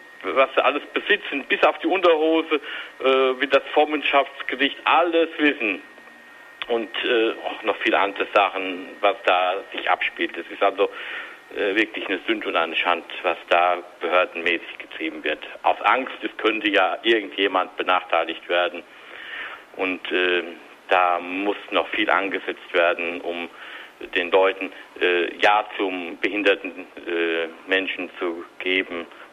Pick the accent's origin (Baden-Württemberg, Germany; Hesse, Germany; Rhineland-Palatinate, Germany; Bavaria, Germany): Hesse, Germany; ich komme aus der Nähe von Limburg an der Lahn